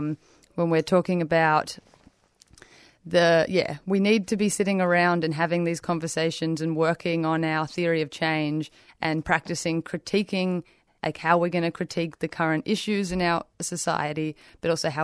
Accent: Australia; I feel like in Australia we just want to pretend like we've always been here, hanging out, being like British people.

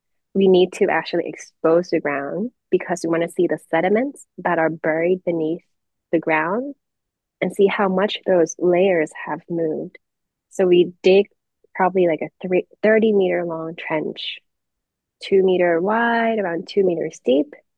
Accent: Thailand; English is a second language; Like, since I'm born and raised in Thailand, so in my high school I had the opportunity to do a project about the tsunami that hit Thailand in 2004.

